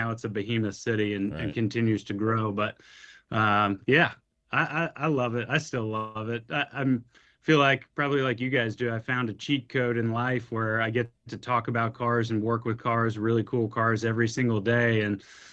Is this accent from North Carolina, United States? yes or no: yes; Charlotte, North Carolina, United States; I grew up with here in Charlotte, North Carolina. My parents had a piece of property outside of town, about 50 acres.